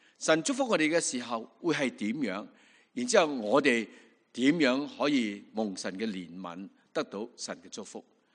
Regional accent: Chaozhou, Guangdong, China; 我哋是潮州人嚟噶吓，咁

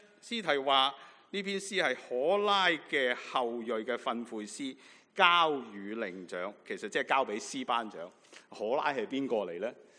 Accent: Hong Kong; 我作为来自香港的一份子，在这两个月看的新闻

